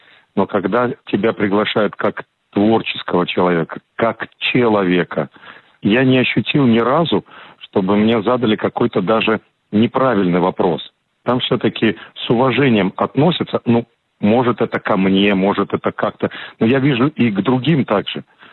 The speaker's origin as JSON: {"language": "Russian", "town": "Mogilev", "region": "Mogilev Region", "country": "Belarus", "tie": "born or raised there", "said": "на данный момент я в Красноярске, через месяц я уже надеюсь побывать у себя на родине в Могилеве с концертом, а дальше сразу в Италию."}